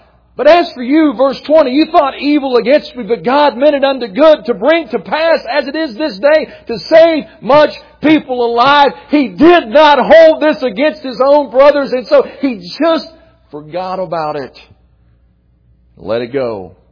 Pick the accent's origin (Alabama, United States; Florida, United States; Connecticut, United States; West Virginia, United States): West Virginia, United States; Being a 12-year-old kid from West Virginia, not all that smart, not because I was from West Virginia, just because I was a 12-year-old kid.